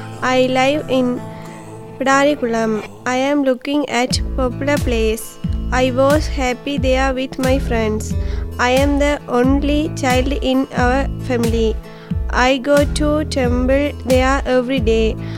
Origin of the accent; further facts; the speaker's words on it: Sri Lanka; born there; English is a second language; I was born in 2006 in Sri Lanka.